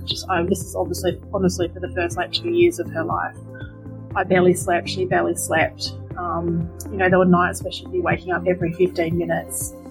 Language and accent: English; Yanchep, Western Australia, Australia; I am from Yanchit in Western Australia.